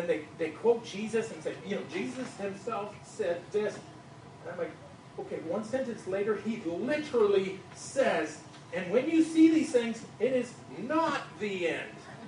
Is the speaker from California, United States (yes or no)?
yes; California, United States; I'm from Southern California, so I duck.